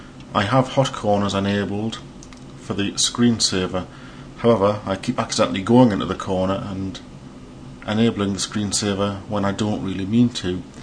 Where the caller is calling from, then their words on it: North East England, United Kingdom; I'm a listener from Northeast England.